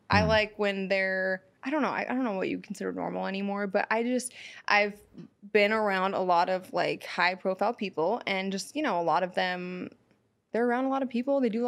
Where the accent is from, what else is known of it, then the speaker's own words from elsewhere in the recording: San Francisco, California, United States; now in Los Angeles, United States; because I'm from San Francisco, so I'm not really into this LA life, even though mm-hmm. I live here.